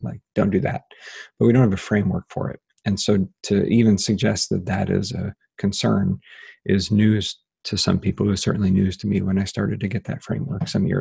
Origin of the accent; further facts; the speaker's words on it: Ohio, United States; So I'm American, European ancestor, German, English, Irish ancestry, early colonizers, settlers to North America from Pennsylvania. And then I grew up in Ohio. I live in Western North Carolina now